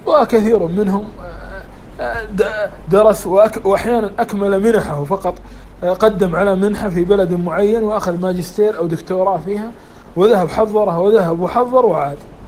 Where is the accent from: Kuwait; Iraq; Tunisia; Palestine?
Kuwait; حتى عندنا في الكويت مركز طبي يترجم الكتب الطبية